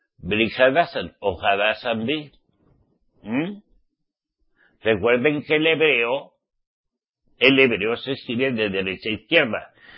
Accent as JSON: {"language": "Spanish", "country": "Spain", "said": "como español"}